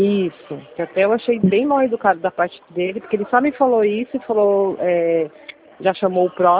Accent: Praia Grande, São Paulo, Brazil; Sou da Praia Grande.

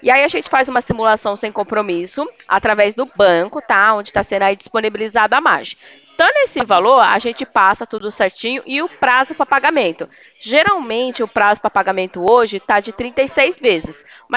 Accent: Presidente Prudente, São Paulo, Brazil; eu sou daqui de Prudente

